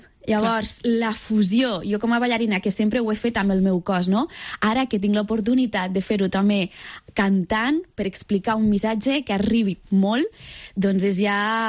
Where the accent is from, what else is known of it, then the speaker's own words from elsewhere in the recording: Lleida, Catalonia, Spain; a part de Lleida, que sóc de Lleida, la natura...